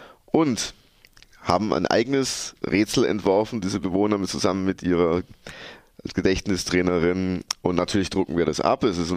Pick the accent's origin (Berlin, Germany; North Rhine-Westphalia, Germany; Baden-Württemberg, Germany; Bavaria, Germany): Baden-Württemberg, Germany; ich bin in der Nähe von Heidersheim aufgewachsen, 10 Kilometer maximal weg. Für mich war das immer so ein Kaff, völlig unbedeutend.